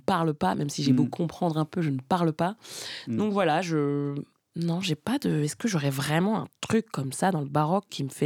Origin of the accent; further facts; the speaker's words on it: France; comme je suis française, que je parle français